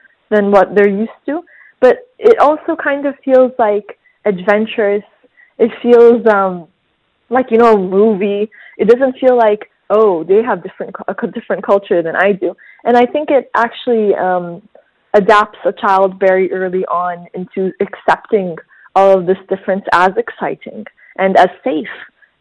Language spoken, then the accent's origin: English; United States; now in Egypt; I grew up in the States actually before moving to Egypt